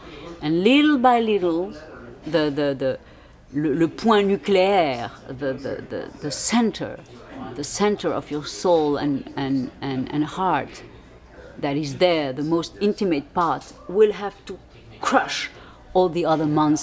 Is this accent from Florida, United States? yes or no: no; Connecticut, United States; born there; Well, you know, I was born in the States.